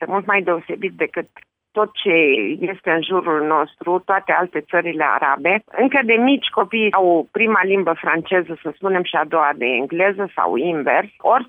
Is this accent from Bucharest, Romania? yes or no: no; Iași, Iași County, Romania; când spun România, spun Iași. Eu sunt ieșeancă și sunt o mare îndrăgostită de Iași.